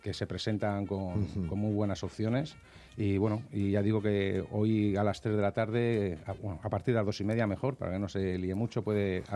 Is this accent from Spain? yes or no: yes; Móstoles, Community of Madrid, Spain; Yo soy de Móstoles, sí. Yo soy de Móstoles